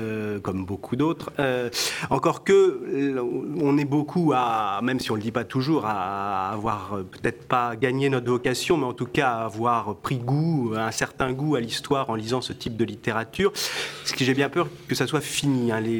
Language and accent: French; Tours, Centre-Val de Loire, France; born there; un nom qui révèle mes ascendances bretonnes. Hein, j'ai la particule bretonne, si l'on peut dire, mais je suis né à Tours. Je suis né à Tours, donc j'ai été bercé d'une certaine façon un peu dans les châteaux de la Loire.